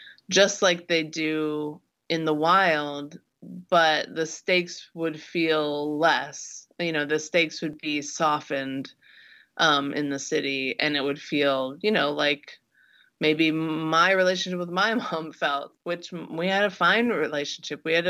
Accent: Midwest, United States; Things that seem strange and alien to me because I grew up in the Midwest.

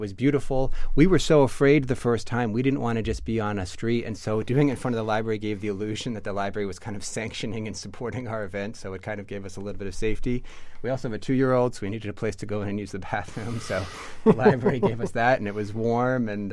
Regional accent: Cambridge, Massachusetts, United States; I grew up in Cambridge

